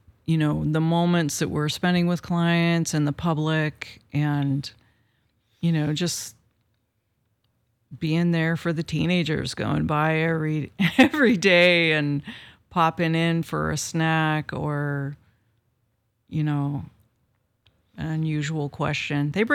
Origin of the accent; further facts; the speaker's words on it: Bolinas, California, United States; I moved here from Bolinas, California, and West Marin, around that side of the Audubon Canyon, you know, yeah, the hippies went out there to clean up an oil spill and ended up staying. And so I was in with the second generation of hippies